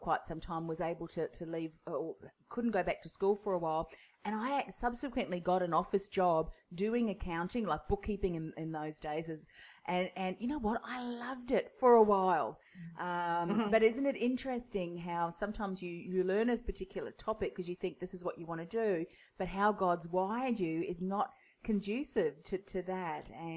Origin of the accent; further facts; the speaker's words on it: New Zealand; I remember at school, I grew up in New Zealand